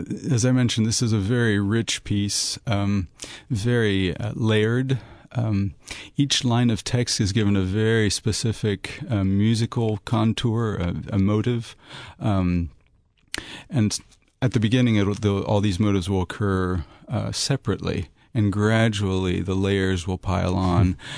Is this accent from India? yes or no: no; France; My family was involved in mission work for many, many years in France. So I grew up in France.